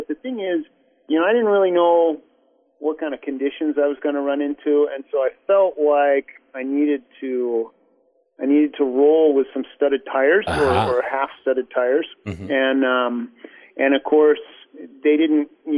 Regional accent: Alaska, United States; I don't know how to surf because I grew up in Alaska.

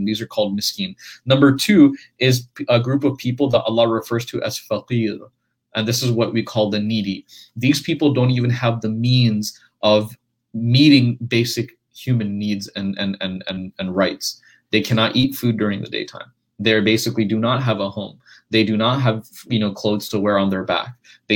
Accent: Memphis, Tennessee, United States; There was like a really amazing project back in my hometown of Memphis, Tennessee.

